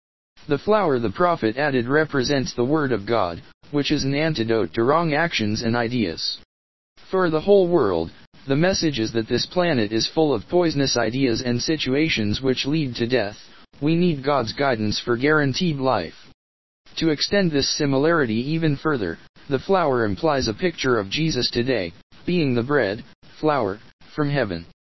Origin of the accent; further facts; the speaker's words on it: Louisiana, United States; born there; I was born in Louisiana a few years after these boys were